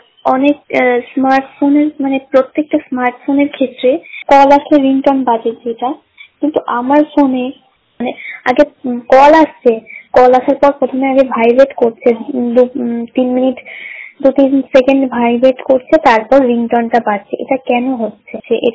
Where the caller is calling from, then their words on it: Thakurnagar, West Bengal, India; আমি ঠাকুরনগর থেকে এসেছি। আমি ঠাকুরনগর থেকে বলছি।